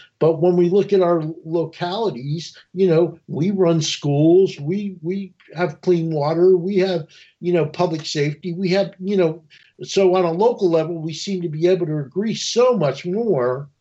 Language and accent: English; United States; we were always proud to be Americans.